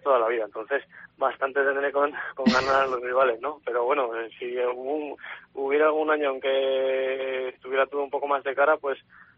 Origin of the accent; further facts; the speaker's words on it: Spain; los españoles somos